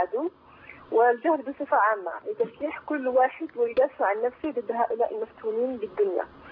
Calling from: France; من فرنسا.

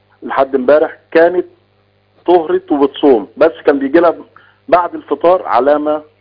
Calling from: Giza, Giza Governorate, Egypt; من الجيزة.

